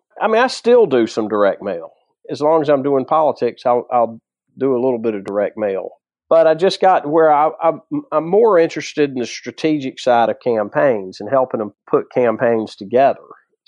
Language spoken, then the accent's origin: English; the South, United States; So I grew up around politics in the rural South.